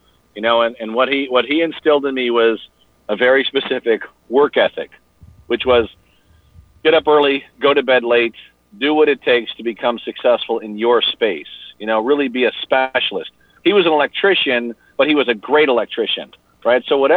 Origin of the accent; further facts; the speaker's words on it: Chicago, Illinois, United States; born there; So I was born in the South Side of Chicago, went to a great high school, went on to a school called Loyola University